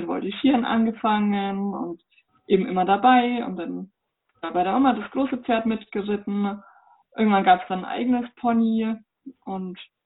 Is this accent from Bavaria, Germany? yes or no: yes; Bavaria, Germany; born there; now in Erlangen, Germany; Ich komme aus dem schönes Frankenland. Also bin geboren in Oberfranken und lebe jetzt in Mittelfranken, in Erlangen.